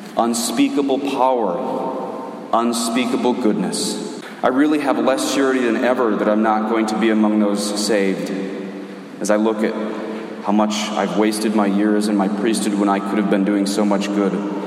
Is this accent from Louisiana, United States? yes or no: no; Colorado, United States; I'm from Colorado. I still have a little hippie in me.